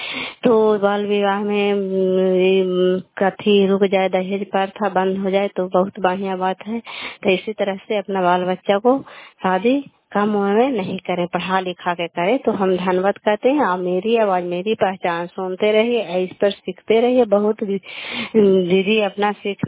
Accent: Kalyanpur, Bihar, India; घर कल्याणपुर वाली बेलछी पंचायत प्रखंड चंदी जिला नालंदा का निवासी हूँ।

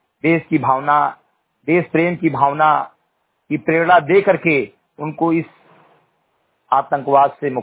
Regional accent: Bahraich, Uttar Pradesh, India; ग्राम सभा सेमरी घटही विकास खंड मेहनपुरवा जनपद बहराइच उत्तर प्रदेश का रहने वाला हूं

